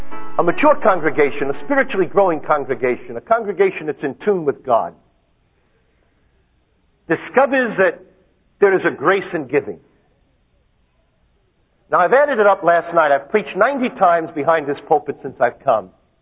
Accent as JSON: {"language": "English", "town": "Brooklyn", "region": "New York", "country": "United States", "said": "They grow on vines? I'm from Brooklyn, you know."}